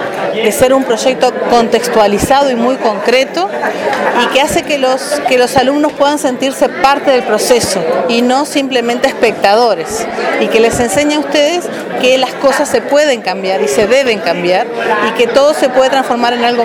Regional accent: Uruguay; en mi país tenemos un sistema muy especial, y es que todos los niños y adolescentes tienen su propia laptop, que le llamamos ceibalita, porque el ceibo es nuestra flor nacional.

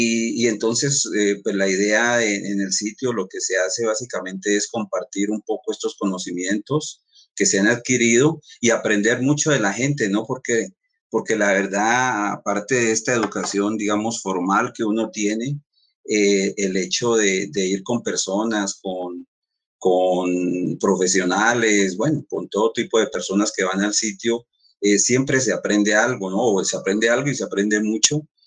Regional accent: Popayán, Cauca, Colombia; soy payanés, de padres y sí. Por allá, mi mamá de Boyacá, mi papá del norte del Cauca, pero nosotros con mi hermano sí somos patojos.

